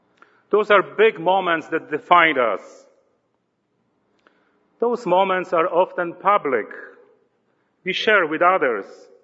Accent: Poland; accent: Polish; English is a second language; now in Canada; my accent is not French. It is old good Polish accent, as that is where my wife and me are from originally. Actually, I used to be shy by my accent, but now I love it.

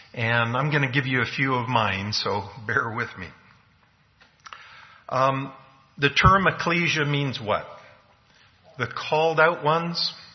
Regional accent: Vancouver, British Columbia, Canada; I'm Canadian, I'm from that area. Vancouver, BC, other than Rio de Janeiro, is the most beautiful city on the face of the earth.

